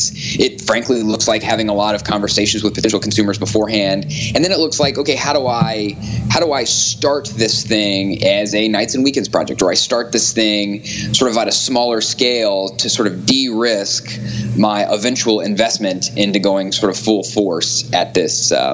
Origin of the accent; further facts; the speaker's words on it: Dayton, Ohio, United States; Well, I'm originally from Dayton, Ohio